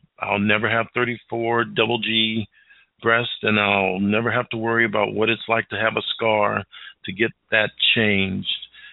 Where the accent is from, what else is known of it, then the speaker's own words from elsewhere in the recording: St. Louis, Missouri, United States; Won a Super Bowl in St. Louis. I am from St. Louis.